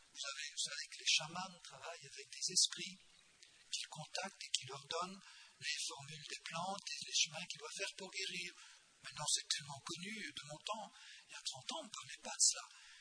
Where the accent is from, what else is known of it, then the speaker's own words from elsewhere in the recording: India; ça marchait tellement bien, précisément parce que je venais des Indes.